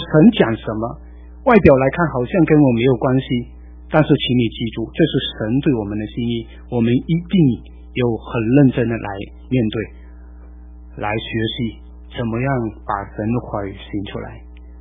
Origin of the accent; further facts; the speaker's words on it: Fuzhou, Fujian, China; 我是福州人，看到福州人就是特别亲切感。